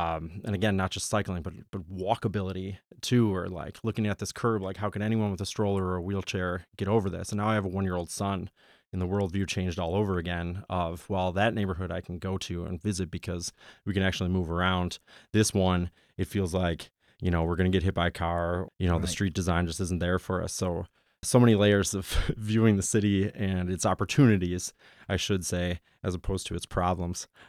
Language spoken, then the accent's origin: English; West Seneca, New York, United States; now in Buffalo, United States; I grew up in West Seneca in the 90s, just suburb right outside of Buffalo